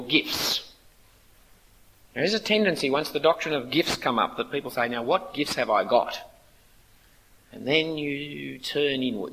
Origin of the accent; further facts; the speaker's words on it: Australia; Being an Australian has enormous missionary privilege.